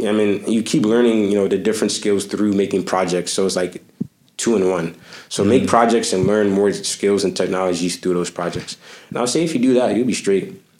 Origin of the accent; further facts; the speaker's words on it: Baltimore, Maryland, United States; I'm a Ravens fan. I'm from Baltimore.